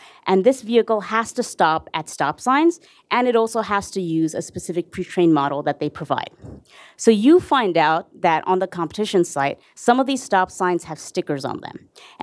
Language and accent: English; Queens, New York, United States; and I'm originally from Queens, as I said.